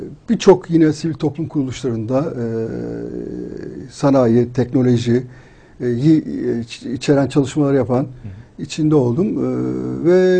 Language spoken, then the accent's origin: Turkish; Siirt Province, Turkey; Ben aslen Güneydoğulu'yum.